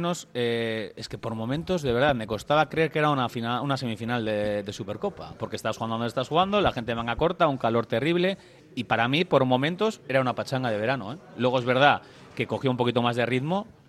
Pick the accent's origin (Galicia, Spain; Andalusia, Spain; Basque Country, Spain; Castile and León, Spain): Basque Country, Spain; Los de Durangaldea estamos marginados.